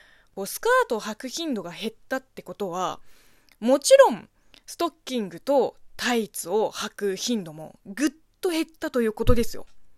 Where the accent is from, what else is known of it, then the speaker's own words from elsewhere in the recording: China; 中国生まれ中国育ちの私